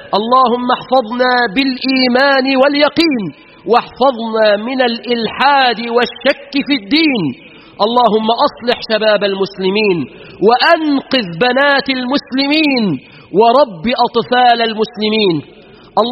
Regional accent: Egypt; اللهم احفظ بلادنا مصر بالإسلام

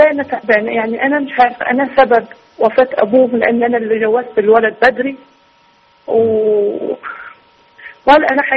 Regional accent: Egypt; now in Libya; أنا أصلا مصرية ومجوزة في ليبيا.

